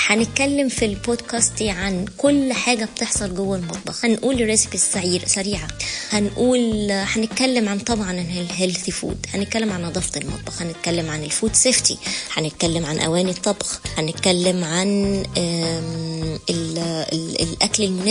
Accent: Egypt; انا زوجة مصرية اصيلة جدا

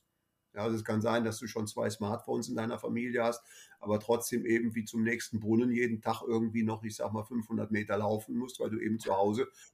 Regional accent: Bonn, North Rhine-Westphalia, Germany; wir haben hier in Bonn kann ich das als Bonner mit Sicherheit sagen.

